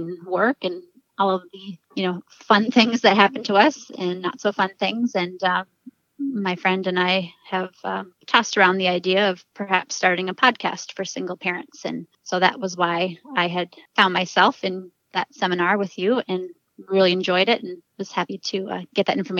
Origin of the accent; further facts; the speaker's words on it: Marquette, Michigan, United States; So I currently live in my hometown, which is Marquette, Michigan, in the Upper Peninsula. So way up north on the south shore of Lake Superior. It's a town of about 20,000 people, plus more in the surrounding area. Fairly remote.